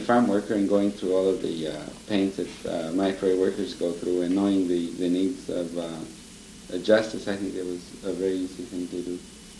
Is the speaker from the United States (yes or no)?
yes; California, United States; also born or lived in Yuma, Arizona; Well, I was born in Arizona, in Yuma, but I was raised, I suppose you could say, all over California, because I didn't have any one place that I could call home.